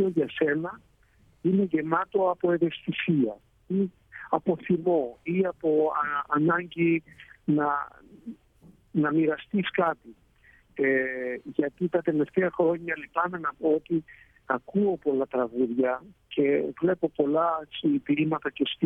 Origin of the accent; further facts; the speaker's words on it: Cyprus; Αγαπώ πολύ και ο τόπο μου, την Κύπρο, την Ελλάδα.